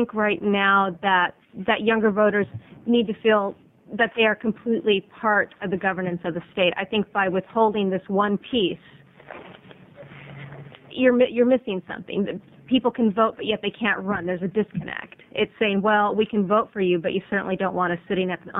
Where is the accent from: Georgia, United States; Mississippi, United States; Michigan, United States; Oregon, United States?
Oregon, United States; Portland; I'm from Portland, Oregon